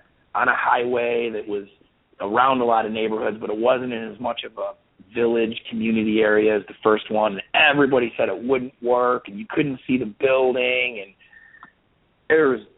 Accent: New York, United States; now in Alabama, United States; I'm from New York and I live in Alabama, so I already have a reputation down here of being a faster talker and mover than everybody.

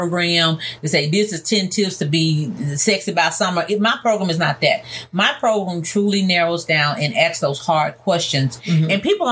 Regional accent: Mississippi, United States; now in Memphis, United States; my background is I grew up in North Mississippi. I'm a little country girl that moved to Memphis.

